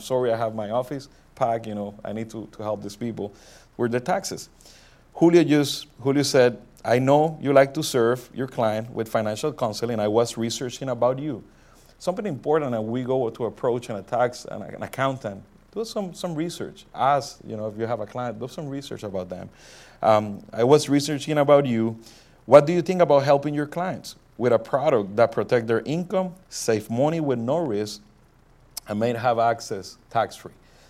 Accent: Puerto Rico; first language Spanish; English is a second language; now in Orlando, United States; I grew up in Puerto Rico. That's why I speak my first language is Spanish. I moved to Orlando, Florida in 2003.

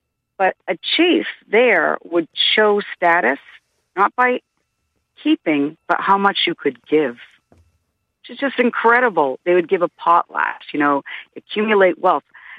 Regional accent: Portsmouth, New Hampshire, United States; also born or lived in Fairbanks, Alaska; I'm originally from Portsmouth, New Hampshire. I'm a teacher, and I wanted to have my Henry David Thoreau experience. I'm an English teacher, and I ended up in a one-room log cabin in Fairbanks, Alaska.

